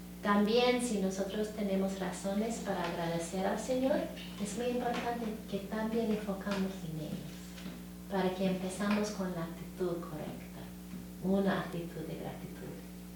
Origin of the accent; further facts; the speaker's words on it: Los Angeles, California, United States; born there; yo nací en Los Ángeles, de descendencia de México y de Rusia